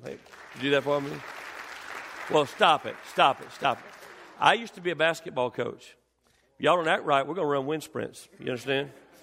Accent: the South, United States; Some of you are going to need an interpreter today, because I'm from the South.

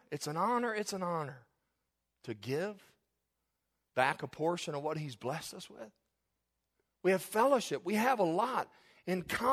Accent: Kentucky, United States; born there; I was born in the South, Kentucky.

